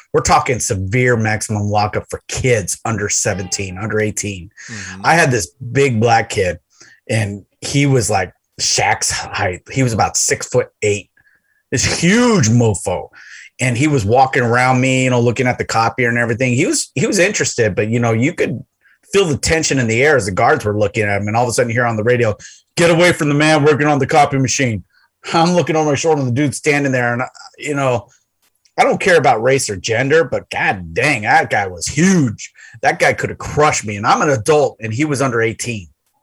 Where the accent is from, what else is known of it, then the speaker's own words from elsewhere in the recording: San Diego, California, United States; I grew up in San Diego as a little kid, and you know what they had?